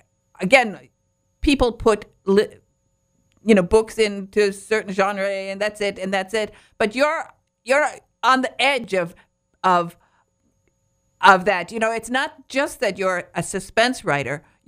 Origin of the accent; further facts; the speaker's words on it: Detroit, Michigan, United States; Because I understand your husband comes from Detroit, and I come from Detroit.